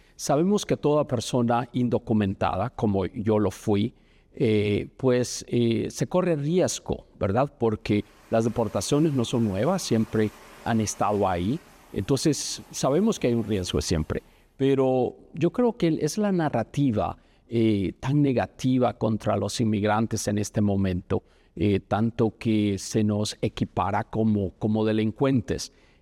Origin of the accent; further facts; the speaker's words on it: El Salvador; now in United States; yo soy un inmigrante. Vine de El Salvador en 1990.